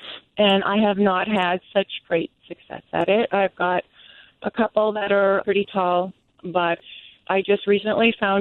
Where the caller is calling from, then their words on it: Seneca Falls, New York, United States; I'm calling from Seneca Falls